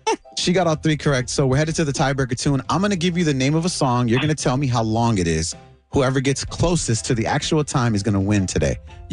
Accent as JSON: {"language": "English", "town": "Chicago", "region": "Illinois", "country": "United States", "tie": "born or raised there", "said": "And I want to be like, you're less Chicago because I'm born and raised here."}